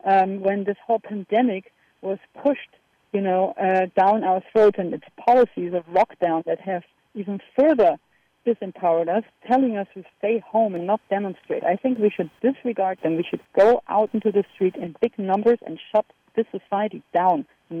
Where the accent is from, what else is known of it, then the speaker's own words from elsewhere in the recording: Germany; English is a second language; I grew up in Germany, so I know all about